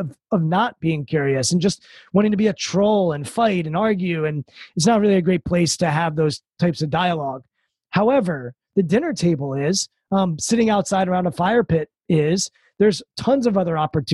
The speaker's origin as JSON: {"language": "English", "town": "Washington", "region": "District of Columbia", "country": "United States", "tie": "born or raised there", "said": "I'm a few miles from the White House and Capitol Hill, and I grew up in Washington, D.C. This is my home."}